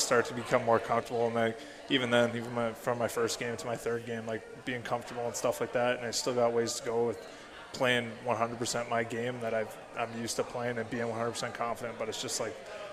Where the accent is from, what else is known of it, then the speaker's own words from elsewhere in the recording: Alberta, Canada; I grew up, like, watching the Flames, stuff like that in my hometown. That's the closest city, so my grandma's from there.